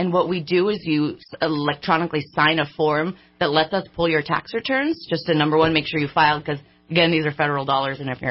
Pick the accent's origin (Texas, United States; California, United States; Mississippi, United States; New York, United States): California, United States; Sacramento; I'm from Sacramento.